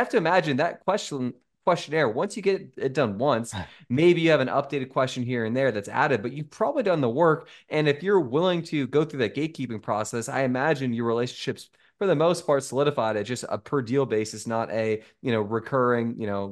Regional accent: California, United States; I'm from Northern California.

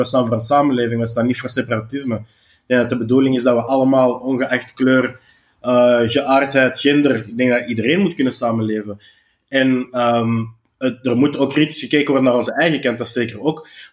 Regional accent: Flanders, Belgium; nou, ik ben ook een Vlaming, dus ben ik dan een racist.

